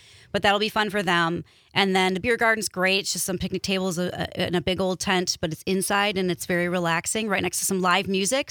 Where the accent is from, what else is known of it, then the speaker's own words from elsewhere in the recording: Marinette, Wisconsin, United States; Oh, I'm from Marinette, but my mom's from Menominee. Okay. My mom's a Uper.